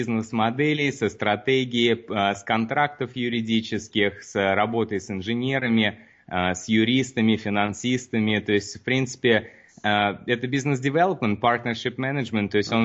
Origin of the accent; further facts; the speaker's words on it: Kazan, Tatarstan, Russia; Ну, изначально, как и из России, мой родной город Казань.